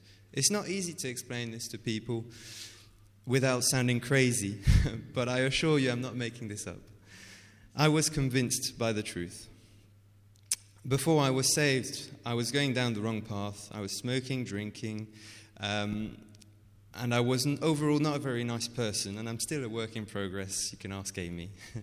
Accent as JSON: {"language": "English", "town": "Bordeaux", "region": "Nouvelle-Aquitaine", "country": "France", "tie": "born or raised there", "said": "I was in Bordeaux in France, in my hometown."}